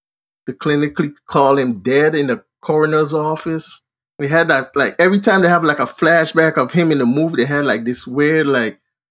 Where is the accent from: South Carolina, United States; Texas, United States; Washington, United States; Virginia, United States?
Virginia, United States; Back when I was when I was growing up in Virginia